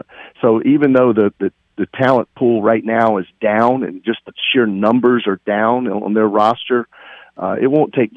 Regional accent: South Carolina, United States; I'm from South Carolina, so I'm a little more familiar with it

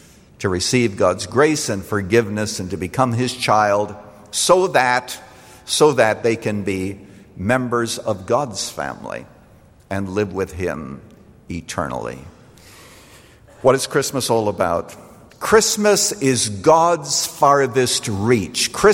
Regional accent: Canada; particularly as a child, growing up in Canada, where it really gets dark in the night, and you can see the northern lights.

